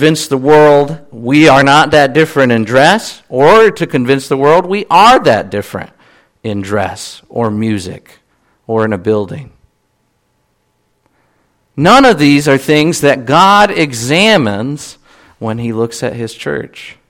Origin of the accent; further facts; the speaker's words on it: Pennsylvania, United States; And I said, "Well, I'm from Pennsylvania."